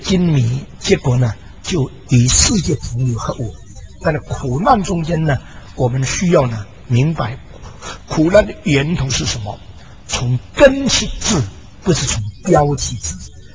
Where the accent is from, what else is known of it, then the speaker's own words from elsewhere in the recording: China; 但是从另外一方面来说，我们中国人应当醒过来了